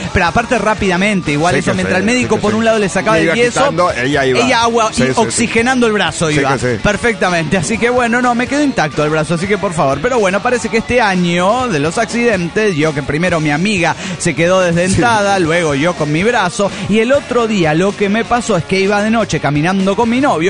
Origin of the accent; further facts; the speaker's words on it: Tarija, Bolivia; de Tarija, Bolivia.